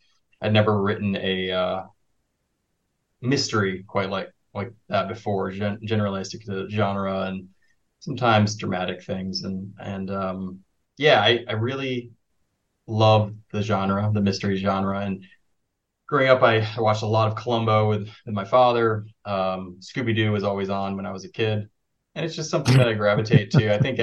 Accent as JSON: {"language": "English", "region": "Michigan", "country": "United States", "tie": "born or raised there", "said": "ultimately, I chose to base it on my hometown of Eden Rapids, Michigan, and base it on some characters that I knew growing up there"}